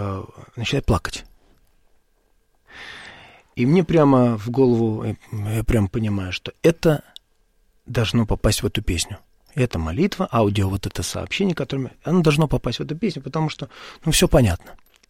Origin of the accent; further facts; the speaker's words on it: Moscow, Russia; born there; я грузин, который родился в Москве